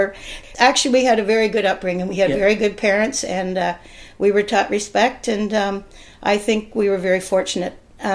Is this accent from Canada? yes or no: yes; Brodhagen, Ontario, Canada; also born or lived in Seaforth / Dublin; I grew up from 1 to 10 years old, or from baby to 10 years old, yep, in Dublin, Ontario, right on Number 8 Highway. And then from age 10 to 17, I grew up in Broadhagen.